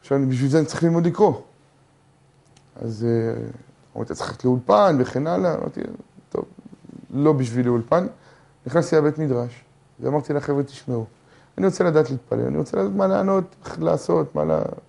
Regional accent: Jerusalem, Jerusalem District, Israel; born there; עכשיו, אני נולדתי בירושלים.

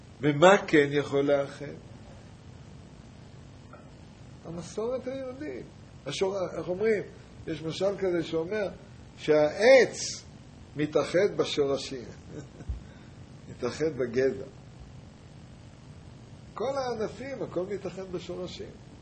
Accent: Mishmar HaSharon, Central District, Israel; אני בא מקיבוץ. קיבוץ משמר השרון.

